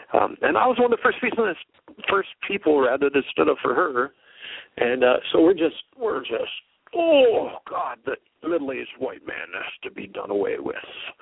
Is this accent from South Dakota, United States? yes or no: yes; South Dakota, United States; I just wasn't aware of that growing up in South Dakota.